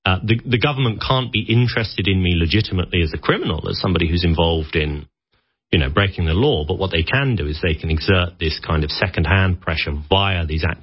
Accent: United Kingdom; So I'm British, if you couldn't tell already. You know, I've been working from Britain

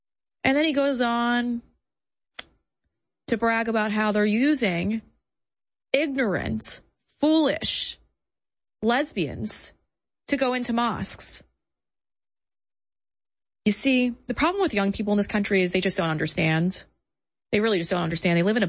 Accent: Long Island, New York, United States; especially as someone who grew up as a New Yorker. I grew up in Long Island, would often go into work in the city, would often go to the city.

